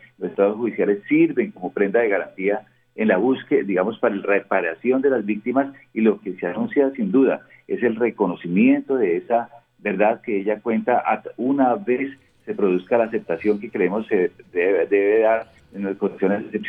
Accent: Colombia; de la cual no podemos acudirnos sin conocer como colombianos la verdad de lo ocurrido

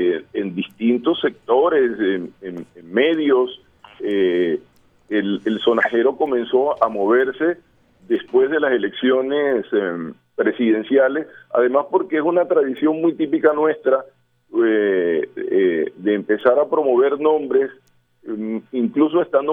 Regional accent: Barranquilla, Atlántico, Colombia; quién como barranquillero, como alguien que ama la ciudad, que la ha sentido, que la ha vivido

